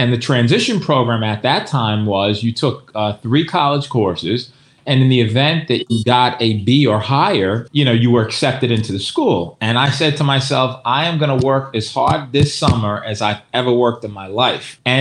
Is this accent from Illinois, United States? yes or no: no; Bronx, New York, United States; I grew up in the boogie down Bronx where the people are fresh.